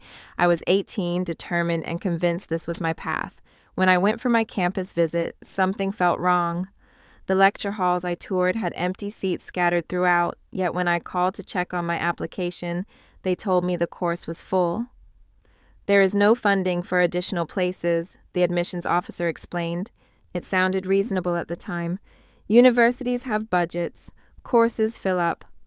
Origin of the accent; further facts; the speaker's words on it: Sparkhill, West Midlands, United Kingdom; Growing up in Sparkhill with my dad working nights at Cadbury's and my mum cleaning offices in town, I watched my gran struggle to get proper care in her final years.